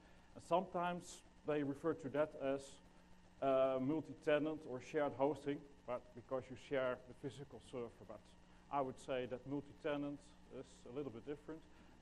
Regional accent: Netherlands; English is a second language; I am Dutch, as you probably can hear from my accent.

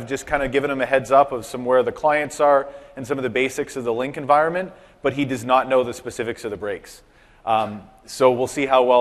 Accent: Canada; So I am Canadian, so every once in a while there are a few things that I'll say that might sound a little weird

